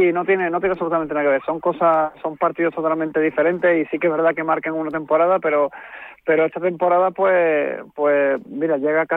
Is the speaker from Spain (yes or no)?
yes; Seville, Andalusia, Spain; los que somos de aquí de Sevilla